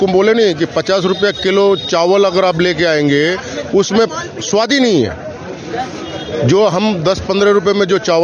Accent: Kishanganj, Bihar, India; हम किशनगंज के रहने वाले हैं।

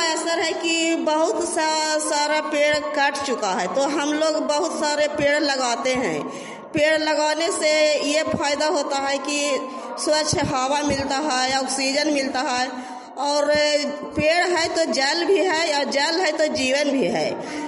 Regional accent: Madhopur, Bihar, India; मैं माधोपुर गांव से हूँ और माधोपुर पंचायत और ब्लॉक चंडी से हूँ।

